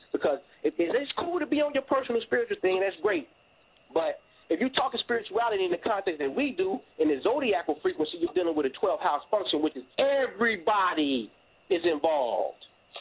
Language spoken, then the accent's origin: English; Chicago, Illinois, United States; Now, in the southern part of my state, because I'm from Chicago, down in Cairo